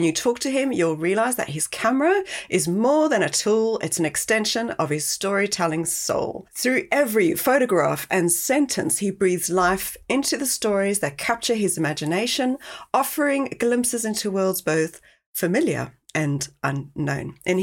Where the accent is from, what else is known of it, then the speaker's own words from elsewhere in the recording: South Africa; moved away as an adult; now in United Kingdom; When I moved from South Africa to the UK, I pretty much lost contact with many of my friends and my contacts because, well, social media just didn't exist